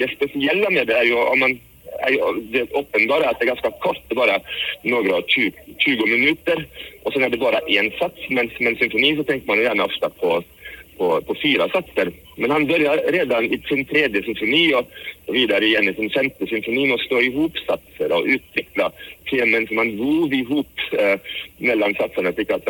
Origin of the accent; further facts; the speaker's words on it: Vestland, Norway; Swedish is a second language; also born or lived in Stockholm, Sweden; Jag kommer från Norge, bor i Bergen och har vuxit upp på en ö söder om Bergen i Hardangerfjorden. Jag har pluggat på Akis i Stockholm, så jag är då alltså en ex-nollåtare. Bodde där i 4 år från 96 till 2000